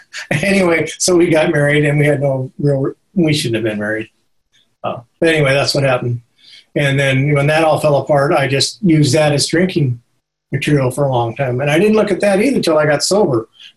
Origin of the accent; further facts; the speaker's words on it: Los Angeles, California, United States; We moved to from Los Angeles. We used to live on 60th and Crenshaw in LA there, and we moved down to the beach in the 1950s and went to school there.